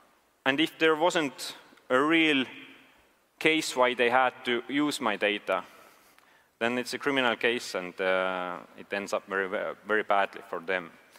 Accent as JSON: {"language": "English", "country": "Estonia", "said": "I'm from Estonia, so I never experienced those"}